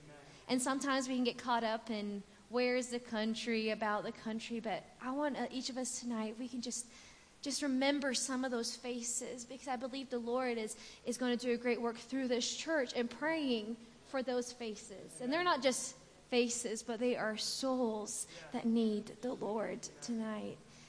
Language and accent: English; Scotland, United Kingdom; I grew up in Scotland. My parents are both Scottish, and so I'm a citizen of the United Kingdom. And if you ask about my accent, yes, it sounds a little funny, as in, where is my accent?